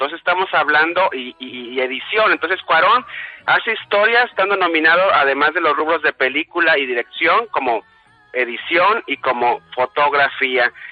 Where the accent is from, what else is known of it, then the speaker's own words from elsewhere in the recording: Mexico; es algo que nosotros entendemos bien como mexicanos